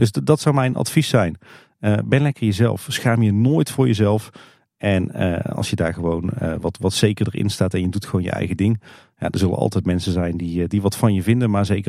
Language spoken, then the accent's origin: Dutch; Tilburg, North Brabant, Netherlands; Nou, ik moet zeggen, ik ben natuurlijk opgegroeid in Tilburg.